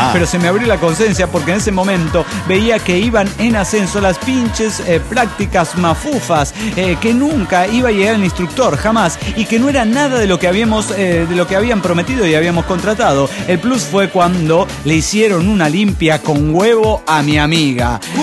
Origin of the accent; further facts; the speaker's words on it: Barranqueras, Chaco, Argentina; de Barranqueras, Chaco, Argentina.